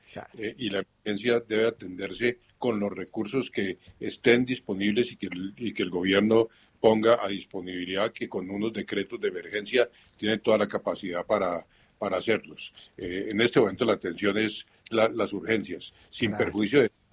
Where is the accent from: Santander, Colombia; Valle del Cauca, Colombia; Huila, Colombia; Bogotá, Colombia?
Valle del Cauca, Colombia; Cali; moved away; Yo mismo soy de Cali, ahorita no vivo en Cali, pero yo mismo soy de Cali y trabajé mucho tiempo en el gobierno en salud de Cali